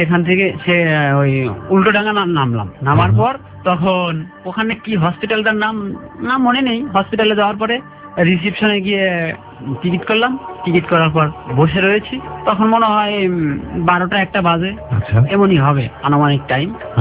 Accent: Bangladesh; আমি তো বাংলাদেশ থেকে আসছি

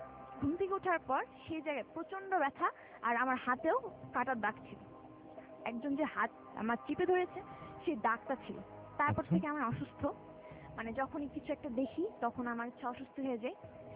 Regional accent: Savar, Dhaka Division, Bangladesh; আমি সাভার থেকে আসছি

